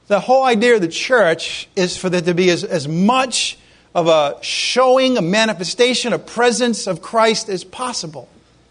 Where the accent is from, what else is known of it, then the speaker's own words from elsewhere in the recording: Rhode Island, United States; Anyway, I'm from Rhode Island. You know, the America's Cup used to be held in Newport, Rhode Island.